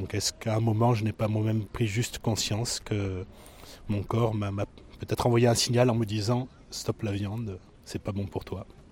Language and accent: French; Auvergne-Rhône-Alpes, France; je suis originaire du centre de la France, du Puy-de-Dôme exactement. Je suis sur Grenoble depuis 4 ou 5 ans à peu près.